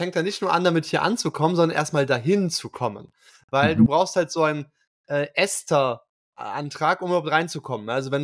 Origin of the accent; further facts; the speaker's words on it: Germany; Ja, ich komme aus Deutschland. Und dann war so, also erstmal war die erste Frage so, ja, where are you from? Ne, ja, von wo kommst du? Ja, aus Deutschland.